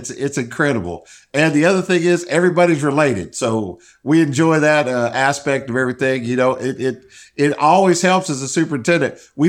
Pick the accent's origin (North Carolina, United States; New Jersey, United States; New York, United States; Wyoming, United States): Wyoming, United States; I come from Wyoming, which is basically a rural state. We only have 500,000 people in the entire state.